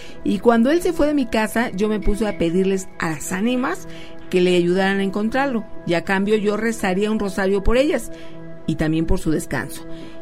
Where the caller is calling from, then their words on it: Michoacán, Mexico; de Michoacán.